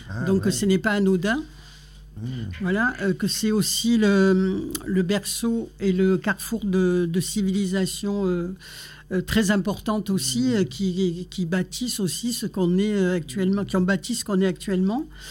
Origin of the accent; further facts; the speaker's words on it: Marseille, Provence-Alpes-Côte d'Azur, France; Moi je suis marseillaise, ma famille aussi, et je n'ai jamais quitté cette ville que j'aime profondément